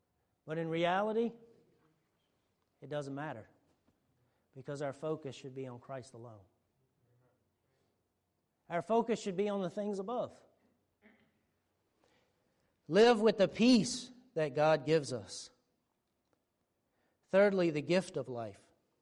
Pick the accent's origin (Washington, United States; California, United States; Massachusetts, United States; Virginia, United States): Virginia, United States; I'm from Northern Virginia, so I get very frustrated when people pull out in front of me.